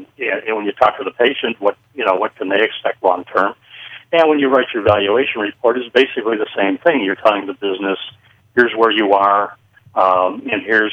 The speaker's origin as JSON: {"language": "English", "country": "Ireland", "said": "Well, the nice thing about being Irish is that you can talk for a while on a moment's notice."}